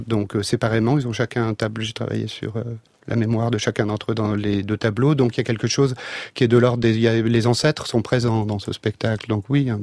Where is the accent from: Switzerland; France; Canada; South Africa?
France; c'est qu'on est français. En tant que français